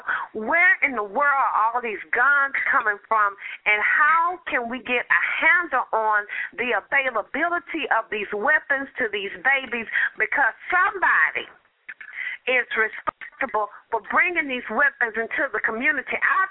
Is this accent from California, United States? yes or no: yes; Compton, California, United States; when I grew up in Compton back in the late 60s and 70s, you know, when we did hear about violence in the community